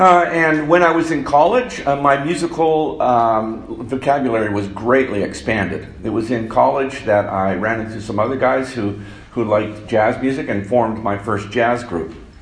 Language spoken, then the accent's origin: English; Alberta, Canada; moved away as an adult; now in Saskatchewan, Canada; I came from Alberta, but once I moved to Saskatchewan, like to seminary, I have never left Saskatchewan.